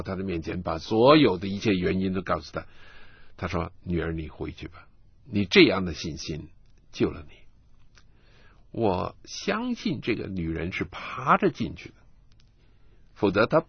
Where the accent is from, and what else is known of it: China